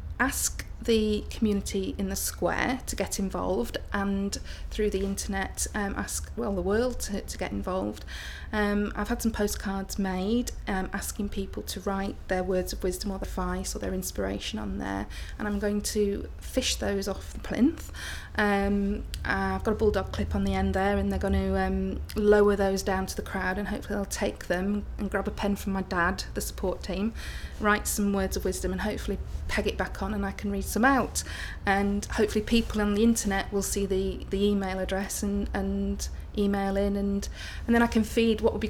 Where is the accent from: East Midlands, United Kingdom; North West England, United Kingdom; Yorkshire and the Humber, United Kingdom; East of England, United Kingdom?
North West England, United Kingdom; Preston; I'm 37 and I come from Preston.